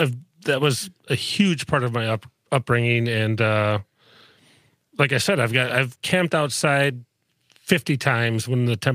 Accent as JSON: {"language": "English", "region": "Minnesota", "country": "United States", "tie": "born or raised there", "said": "I'm actually from Minnesota. So I grew up in Minnesota."}